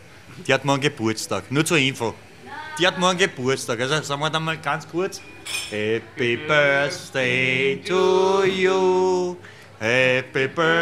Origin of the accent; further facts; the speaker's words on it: Vienna, Austria; Wir sind Wiener, wir sind Österreicher.